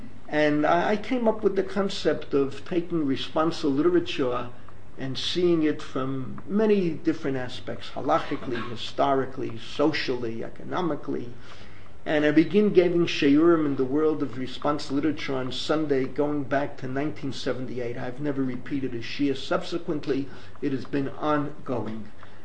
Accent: New York City, New York, United States; the Third Avenue L, where I grew up in the Bronx

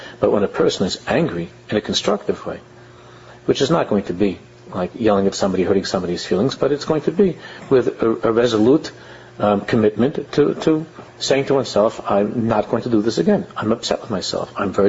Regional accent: United States; Anybody that expects to see hatzlocha immediately, that's how we were raised in America

